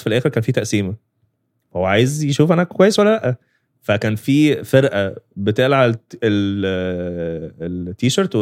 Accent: Alexandria, Alexandria Governorate, Egypt; نادي الاتحاد عندنا في اسكندريه

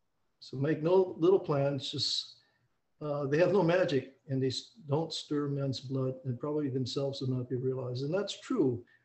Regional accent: Kaimuki, Hawaii, United States; I was born and raised in Kaimuki. Consequently, I know a lot about this area since I spent my youth in Kapahulu, Kaimuki, Alawai, Waikiki, and throughout the islands

